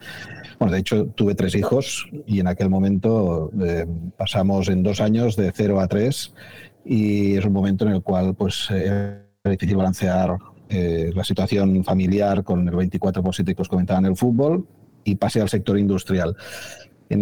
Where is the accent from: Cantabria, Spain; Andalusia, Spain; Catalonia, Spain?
Catalonia, Spain; Igualada; Yo soy de Igualada y empecé trabajando para algunas entidades deportivas locales